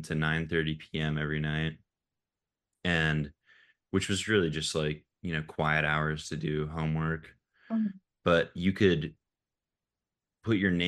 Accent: Glen Mills, Pennsylvania, United States; We grew up in Glen Mills, Pennsylvania, and then our boarding school was in Westchester, which was only 15 minutes away

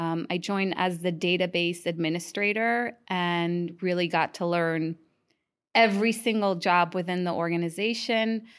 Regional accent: Israel; now in United States; I was born in the U.S. I grew up in Israel as a young child, moved to the U.S. During elementary, middle school, and then completed high school and my army service in Israel.

